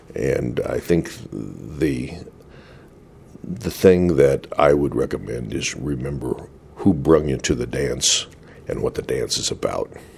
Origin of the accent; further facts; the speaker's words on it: Greeley, Colorado, United States; You know, growing up in Greeley, Colorado, in this real tiny, then about 36,000, 40,000 community, I, fortunately or unfortunately, went to school at Greeley.